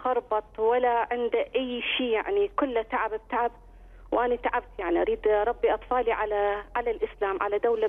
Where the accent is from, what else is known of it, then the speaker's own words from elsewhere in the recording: Iraq; now in Germany; والله قبل الأمور اللي كانت عندنا بالعراق نعم، بس هسه الحمد لله مستقرة، لكن هو تعود أنه يعيش هنا بألمانيا